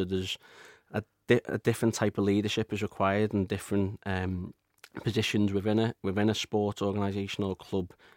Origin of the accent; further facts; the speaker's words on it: Birkenhead, North West England, United Kingdom; I'm from the Wirral, Birkenhead, and I completed my undergrad in sports science at Liverpool John Moores University